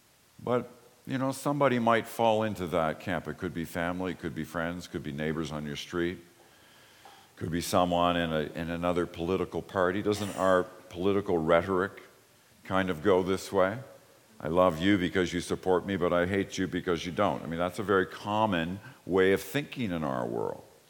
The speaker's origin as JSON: {"language": "English", "town": "Toronto", "region": "Ontario", "country": "Canada", "tie": "born or raised there", "said": "I grew up in Don Mills in a big building which still stands amongst hundreds of other buildings. Don Mills and Eglinton, just south of there."}